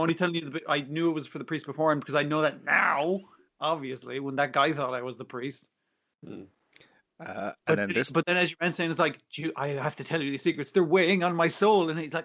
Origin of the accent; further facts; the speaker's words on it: Ireland; Whereas I'm Irish and raised Catholic, but not anymore.